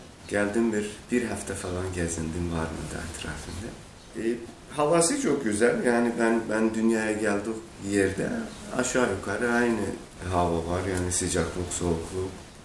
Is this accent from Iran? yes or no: yes; Şabistler, Iran; born there; Turkish is a second language; moved away; also born or lived in Russia; İran'da Şabistler köyünde dünyaya gelmişim. Ondan sonra da Azerbaycan, Rusya, Germanya, İngiltere, Fransa, Türkiye ve Bulgaristan'da çalışmışım.